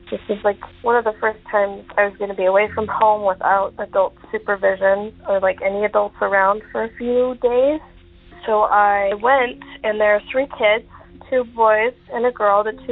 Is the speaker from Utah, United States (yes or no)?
yes; Utah, United States; And I'm originally from Utah, so I was in Utah at the time.